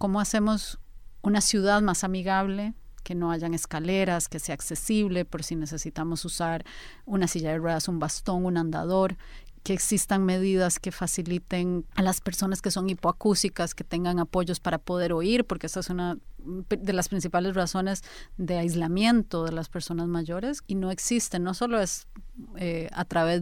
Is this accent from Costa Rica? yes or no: yes; Costa Rica; yo soy una mujer, soy costarricense, tengo discapacidad, soy una mamá, tengo mediana edad